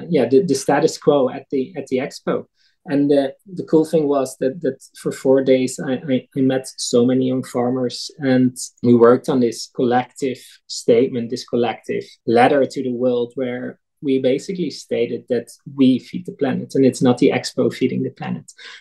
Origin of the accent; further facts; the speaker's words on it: Netherlands; English is a second language; I'm originally from the Netherlands. I'm 31 years old and I grew up at a small-scale dairy farm in the eastern side of the Netherlands.